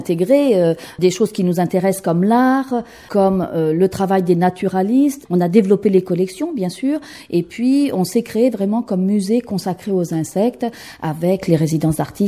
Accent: Normandy, France; born there; Je suis née en Normandie, dans la campagne, on va dire, dans une ferme

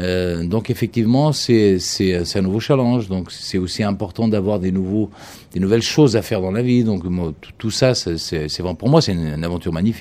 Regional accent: Portugal; Je suis portugais et très fier de l'être.

